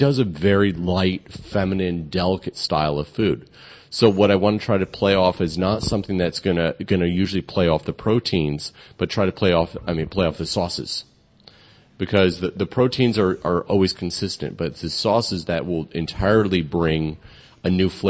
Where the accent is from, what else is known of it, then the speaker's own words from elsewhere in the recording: New Jersey, United States; No, I'm originally from New Jersey.